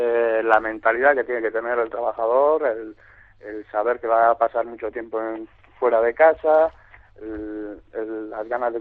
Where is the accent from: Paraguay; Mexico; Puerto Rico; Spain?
Spain; Basque Country; Todo el equipo, diríamos casi al 90% somos vascos. Quitando al dueño, que es un inglés, Los demás somos todos vascos.